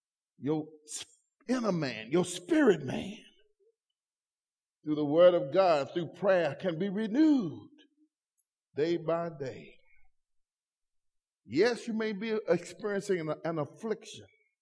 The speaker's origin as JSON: {"language": "English", "town": "Pine Bluff", "region": "Arkansas", "country": "United States", "tie": "born there", "said": "I'm serious. It was a Negro hospital, Davis Hospital, in Pine Bluff, Arkansas."}